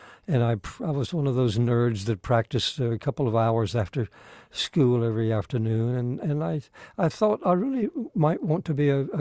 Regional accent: North Carolina, United States; also born or lived in Raleigh / Canton / Hickory / Dunn; Well, I grew up in several towns, born in Raleigh, moved to Canton up in the mountains of North Carolina, to Hickory, and then my dad took a job as city manager in Dunn, North Carolina, down in Harnett County.

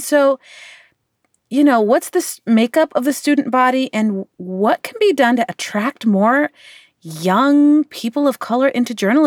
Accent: Sudan; I'm from Sudan

